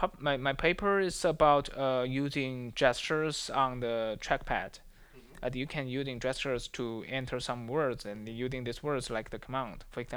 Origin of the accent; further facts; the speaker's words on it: China; English is a second language; because I came from China, and it's totally different.